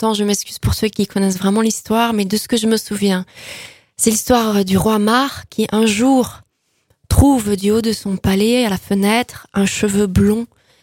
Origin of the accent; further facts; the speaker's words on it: Alès, Occitanie, France; born there; je suis née à Alès, mes parents aussi, mais mes grands-parents du côté maternel étaient italiens.